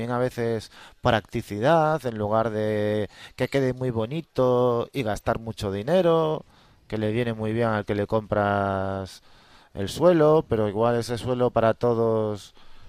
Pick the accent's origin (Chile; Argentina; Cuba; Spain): Spain; Vigo, Galicia; y yo vengo de Vigo, que es la ciudad de las cuestas.